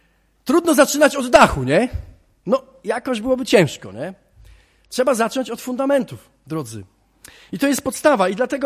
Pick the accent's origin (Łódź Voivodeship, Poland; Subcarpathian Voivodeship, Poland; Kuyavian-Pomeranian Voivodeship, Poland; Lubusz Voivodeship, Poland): Kuyavian-Pomeranian Voivodeship, Poland; Bydgoszcz; pochodzę z Bydgoszczy.